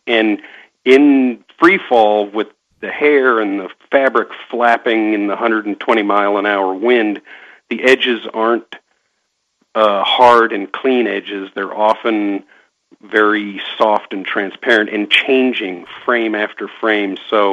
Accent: Santa Monica, California, United States; So growing up in Santa Monica, I was exposed to this crazy business of visual effects, and it looked interesting.

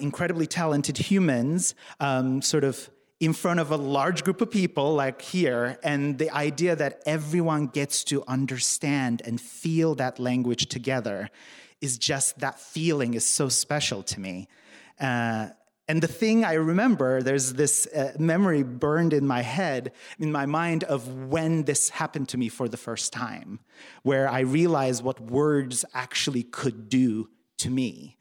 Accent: Turkey; English is a second language; When I was growing up in Turkey, my house was filled with language from when I was very little.

